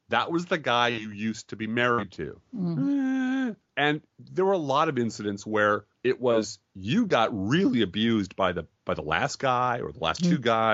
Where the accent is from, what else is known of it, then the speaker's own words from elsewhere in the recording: United Kingdom; up to and including us being the British, redrawing their maps after World War